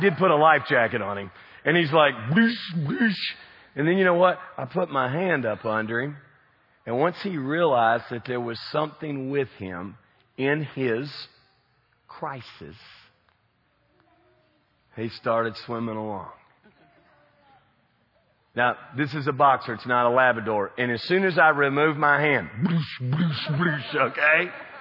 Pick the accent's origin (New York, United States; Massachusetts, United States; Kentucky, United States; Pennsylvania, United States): Kentucky, United States; And I don't follow Jesus just because I grew up in Kentucky and I went to church.